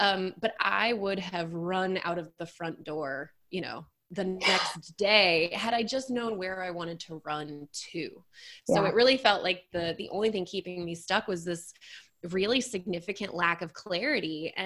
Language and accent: English; Texas, United States; But both my parents are from Illinois and I was born and raised in Texas.